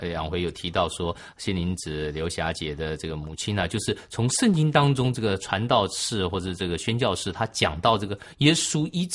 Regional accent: China; 常常我们中国人讲说书香门第啊

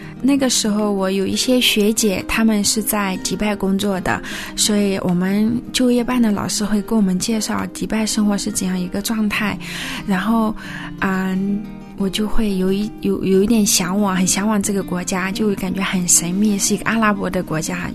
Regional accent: China

